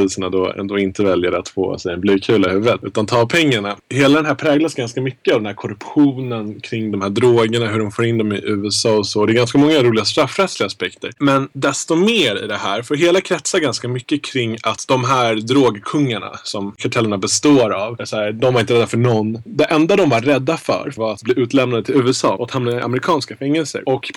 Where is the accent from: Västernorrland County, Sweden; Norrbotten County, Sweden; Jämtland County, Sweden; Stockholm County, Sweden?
Stockholm County, Sweden; Stockholm; jag är från Stockholm, bor i Stockholm, pluggar på juristprogrammet i Stockholm.